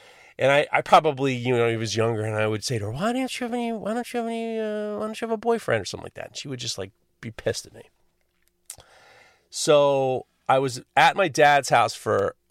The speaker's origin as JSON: {"language": "English", "town": "New York City", "region": "New York", "country": "United States", "tie": "born or raised there", "said": "I grew up on the Upper East Side"}